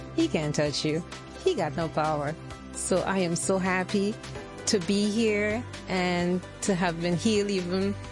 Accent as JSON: {"language": "English", "town": "Brooklyn", "region": "New York", "country": "United States", "said": "I am from Brooklyn, New York."}